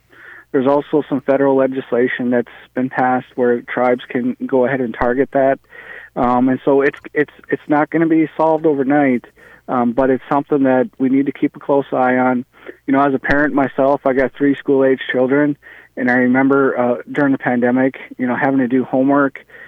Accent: Minnesota, United States; Well, I'm a Minnesotan. I am a Native American. I'm Ojibwe. I was born and raised on the White Earth Reservation.

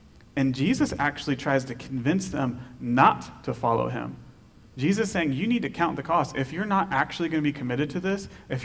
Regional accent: Maryland, United States; so I grew up in Maryland outside of D.C. in the suburbs of D.C.

